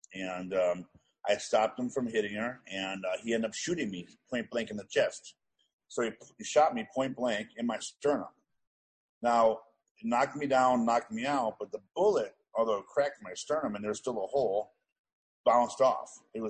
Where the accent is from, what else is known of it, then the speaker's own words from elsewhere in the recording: Cleveland, Ohio, United States; Well, I grew up in Cleveland, Ohio, and I had an older brother that I was fairly close